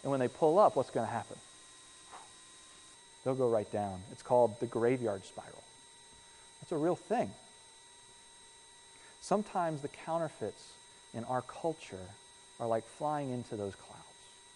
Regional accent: Virginia Beach, Virginia, United States; Just this last week, I was down in Virginia Beach in my hometown, and having grown up there, you see these bumper stickers that say, I heart jet noise, okay?

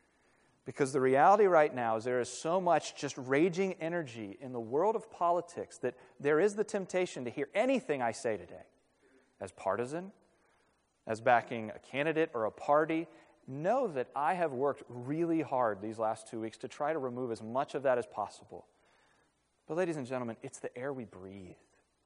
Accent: the South, United States; coming from the South, you know, growing up in the South, it's almost easier in the South to go after the idea of race and racism

